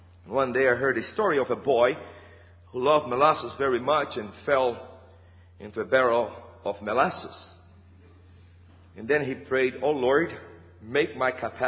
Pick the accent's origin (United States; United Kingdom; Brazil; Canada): Brazil; Northeast Region; Now I'm from Northeast Brazil